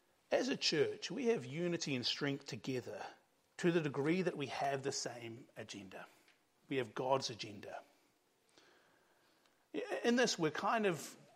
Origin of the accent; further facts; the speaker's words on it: New Zealand; What's been amazing to me as a New Zealander